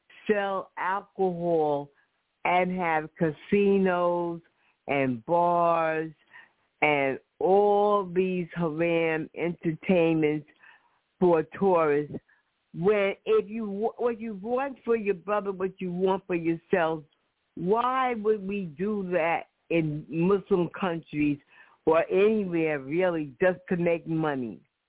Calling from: North Providence, Rhode Island, United States; Assalamu alaikum. … from North Providence, Rhode Island.

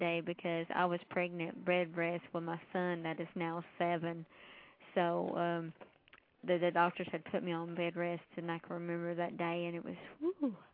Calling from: Kentucky, United States; I'm calling from Kentucky.

